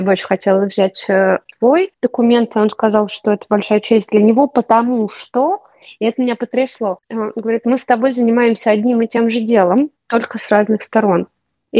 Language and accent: Russian; Moscow, Russia; also born or lived in Saint Petersburg; мы росли в Москве и Петербурге